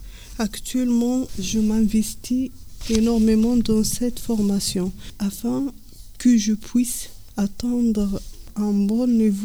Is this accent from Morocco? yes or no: yes; Morocco; French is a second language; moved away as an adult; now in France; En effet, je suis du Maroc. Je suis en France en 2017 avec mon mari.